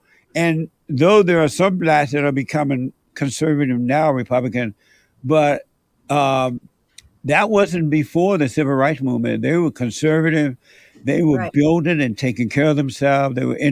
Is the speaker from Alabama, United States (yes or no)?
yes; Alabama, United States; I did not know any liberals growing up in Alabama, and I did not know any Democrats.